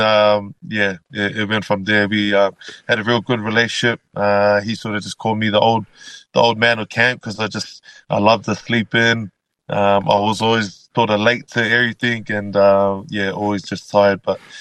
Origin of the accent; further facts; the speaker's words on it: Logan, Queensland, Australia; also born or lived in New Zealand; I was born in New Zealand, but raised in Logan in Queensland.